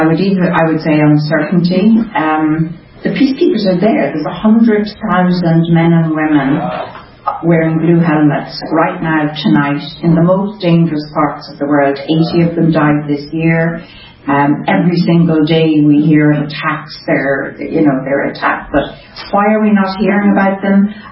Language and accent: English; Drogheda, Leinster, Ireland; somewhere I never thought growing up in Drogheda I could even imagine being